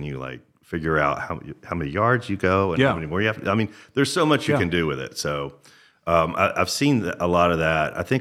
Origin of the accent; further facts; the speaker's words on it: Atlanta, Georgia, United States; I mean, honestly, I'm from Atlanta, so Coca-Cola is a pretty big brand for me.